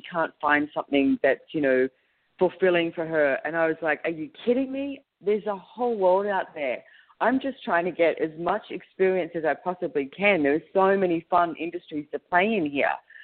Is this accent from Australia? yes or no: yes; Australia; I'm from Australia, and I think it's very funny, when I went to America and I was traveling around, this is many years ago, when I was like 19